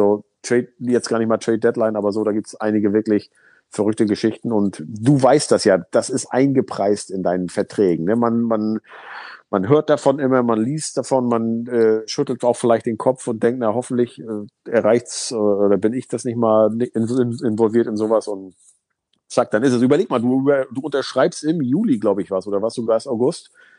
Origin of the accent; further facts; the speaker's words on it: Northern Germany, Germany; Also mir als Norddeutschem ist es bekannt.